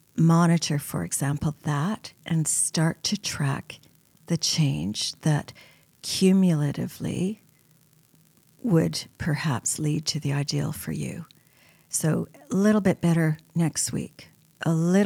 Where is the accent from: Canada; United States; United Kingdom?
Canada; Montreal, Quebec; There was a political movement in Quebec when I was growing up in Montreal